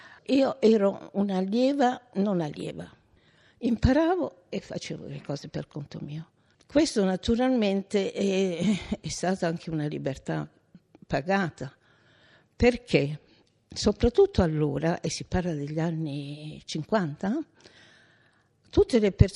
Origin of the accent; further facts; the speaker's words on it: Genoa, Liguria, Italy; born there; also born or lived in Rome; Sono nata a Genova nel 31 e quindi oggi ho 84 anni. Quando ne avevo 20 abitavo già a Roma, in casa di mio nonno